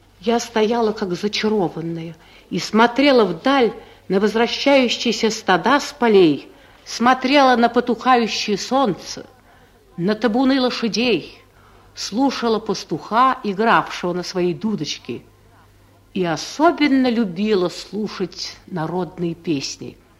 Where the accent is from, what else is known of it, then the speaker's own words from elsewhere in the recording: Tambov Oblast, Russia; also born or lived in Moscow; Я родилась в Москве. Раннее детство мое протекало в деревне, в бывшей Тамбовской губернии, где мы жили детьми. Сестра, брат и я с нашим отцом и дедушкой.